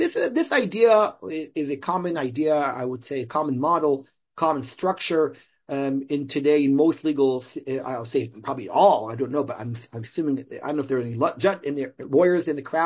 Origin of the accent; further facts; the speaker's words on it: Toronto, Ontario, Canada; I told him I grew up in Toronto. We spoke about Toronto.